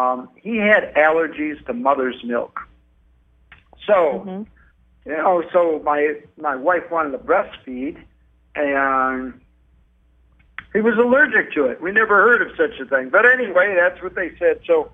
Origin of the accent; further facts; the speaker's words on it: Michigan, United States; I'm from Michigan originally